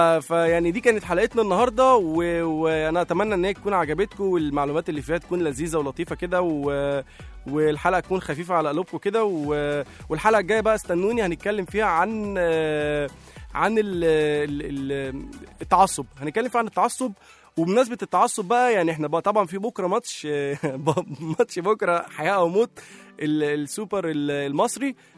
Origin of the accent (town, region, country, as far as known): Egypt